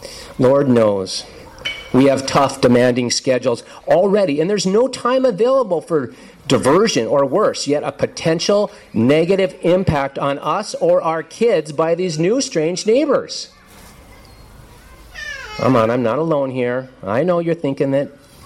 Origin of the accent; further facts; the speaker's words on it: Duluth, Minnesota, United States; Now, I can remember growing up outside of Duluth, Minnesota